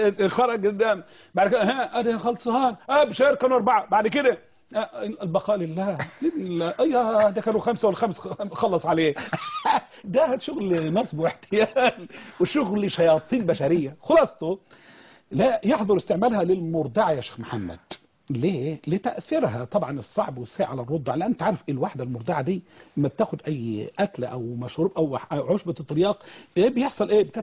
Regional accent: Egypt; احنا عندنا في مصر هنا

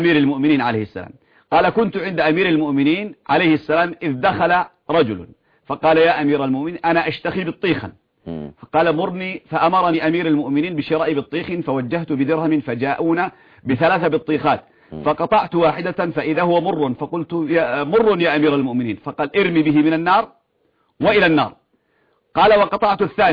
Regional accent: Yemen; عندنا في اليمن اسمه حبحب.

